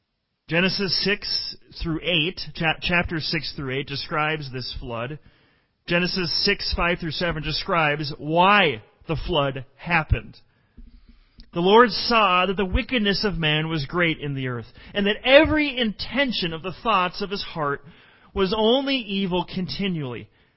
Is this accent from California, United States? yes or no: no; Chaska, Minnesota, United States; also born or lived in Shakopee; I remember when I was growing up in Chaska and Shakopee in that area, the Minnesota River, they had a sign there that said, this is how high the water reached.